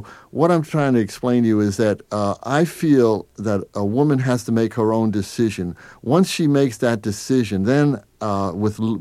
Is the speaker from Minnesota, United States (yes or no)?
no; Harlem, New York, United States; I come out of a community. I grew up in Harlem. I came out of a community of Black and Hispanic women. My parents were of that mix.